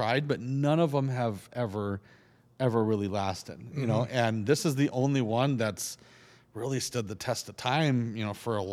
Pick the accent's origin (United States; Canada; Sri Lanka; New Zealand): Canada; Like growing up in Canada, I could not afford to play, you know